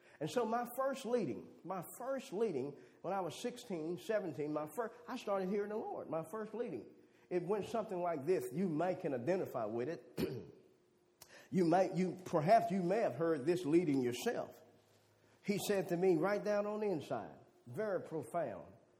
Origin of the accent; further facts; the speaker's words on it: Louisiana, United States; See, young black boy in Louisiana, you know, growing up in Louisiana, and just growing up, and I'd watch Jimmy Swaggart preach.